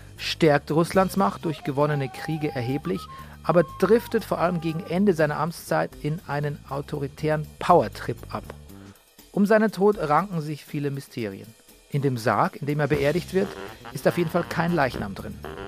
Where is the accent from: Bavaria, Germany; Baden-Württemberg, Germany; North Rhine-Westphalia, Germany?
Bavaria, Germany; now in Berlin, Germany; Da ähnelt sich meine Heimat Niederbayern auch offensichtlich der Provence, weil ich habe ähnliche Probleme bei meinen Eltern. Hier in Berlin geht's, aber wenn ich da bin, in der Heimat